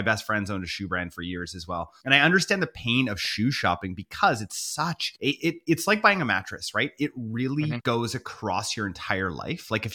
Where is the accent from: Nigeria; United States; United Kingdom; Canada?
Canada; I think that's the right thing to do as a Canadian too, who's not, you know, America's just a different place. And I think like as a Canadian, I'm like, yes, 100%.